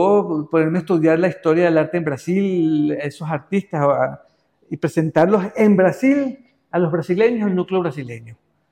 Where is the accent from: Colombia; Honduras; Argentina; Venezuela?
Venezuela; Caracas, Capital District; Y vengo de Caracas. Además era para mí un reto porque yo vengo de una tradición plástica, la venezolana